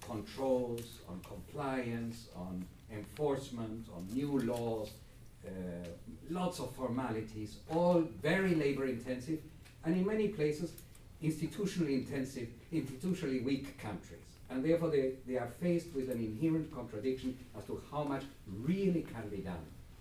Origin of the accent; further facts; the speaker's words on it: Chile; English is a second language; I'm from the other end of the world. I'm from Chile.